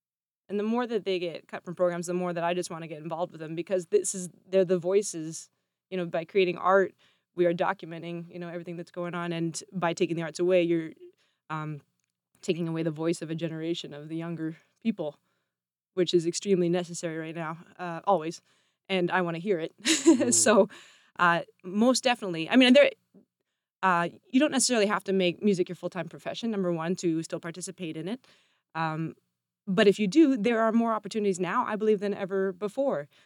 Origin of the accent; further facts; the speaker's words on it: Canada; which, you know, being a Canadian, I think I'm quite obsessed with it, actually.